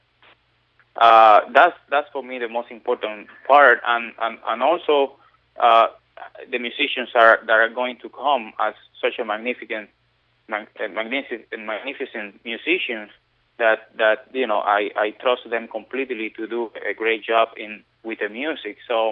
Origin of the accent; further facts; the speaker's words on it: Cuba; You know, I'm coming from Cuba, and I have, somehow that inherits in my kind of DNA already.